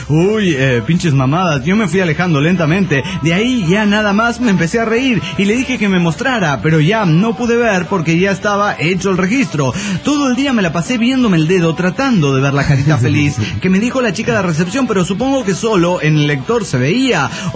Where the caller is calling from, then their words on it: Riobamba, Chimborazo, Ecuador; Desde la Sultana de los Andes, Ecuador.